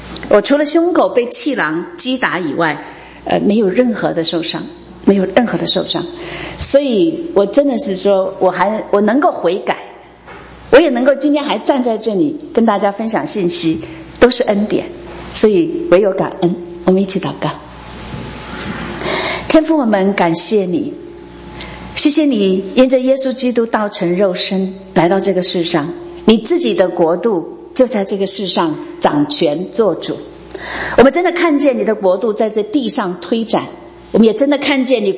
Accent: Toronto, Ontario, Canada; now in Calgary, Canada; 我是从多伦多来的，到这边不到三年。其实我在多伦多开车已经十多年了

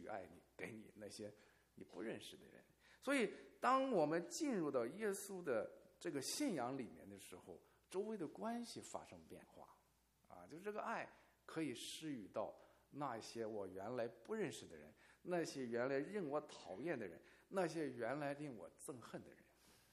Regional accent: China; 骂我们从中国来的人啊！

